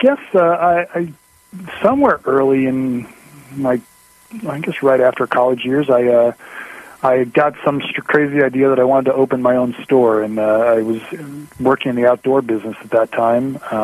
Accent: New York, United States; now in California, United States; being I grew up on the East Coast in the New York market.

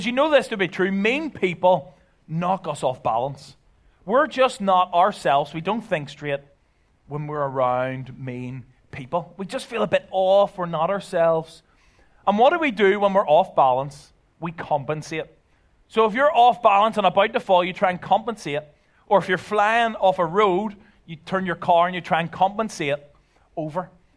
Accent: Belfast, Northern Ireland, United Kingdom; now in Ireland; And I'm originally from Belfast, as you could probably tell by my accent. So I have a UK driver's license. I thought, I live in Ireland.

